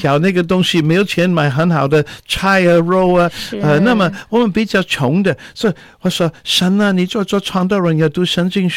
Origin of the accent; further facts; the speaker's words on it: California, United States; Chinese is a second language; 这个州南部，我是南部人、